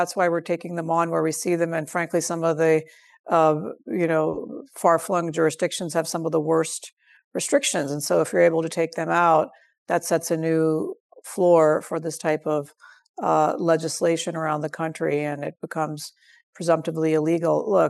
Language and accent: English; California, United States; my home state of California and San Francisco had certain restrictions